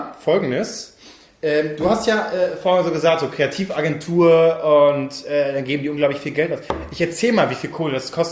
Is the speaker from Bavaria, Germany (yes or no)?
no; Baden-Württemberg, Germany; ich komme aus Baden-Württemberg